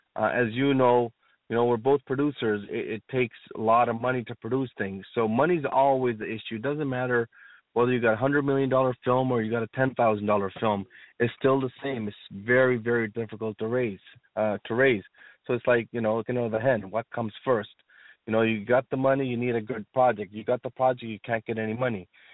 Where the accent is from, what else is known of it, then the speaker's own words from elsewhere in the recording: Punjab, India; born there; I was born in India, the mystical place that everybody talks about, but in northern part, in Punjab, where all the Sikhs are, where we're considered the warriors of the country.